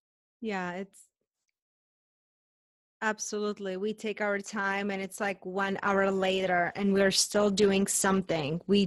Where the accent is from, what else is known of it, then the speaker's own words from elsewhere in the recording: Czechia; I'm from Czech Republic.